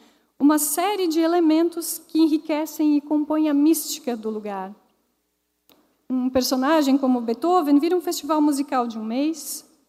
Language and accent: Portuguese; Blumenau, Santa Catarina, Brazil; born there; now in Rancho Queimado, Brazil; entre Blumenau, minha cidade natal, e Rancho Queimado, onde eu moro hoje.